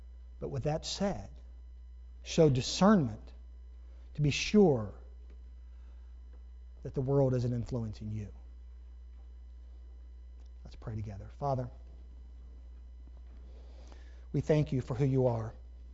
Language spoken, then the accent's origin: English; Grove City, Ohio, United States; And I said, "From Ohio." I said, "I grew up in Grove City."